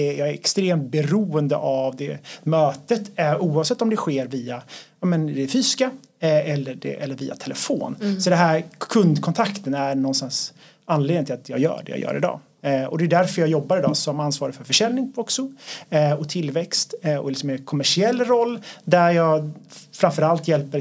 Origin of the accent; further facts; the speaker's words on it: Gothenburg, Västra Götaland County, Sweden; now in Stockholm, Sweden; Ja, men jag brukar säga att jag är en göteborgare. Nu firar jag 10 år i Stockholm den här månaden, så jag vet inte riktigt om jag kallar mig göteborgare längre, men jag är i alla fall född där.